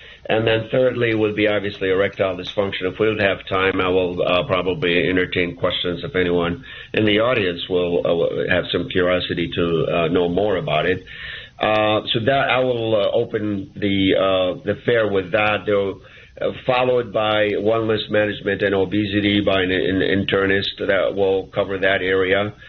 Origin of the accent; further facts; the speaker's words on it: Chicago, Illinois, United States; came back to Chicago, my hometown, where my family and church and all the relatives mostly were here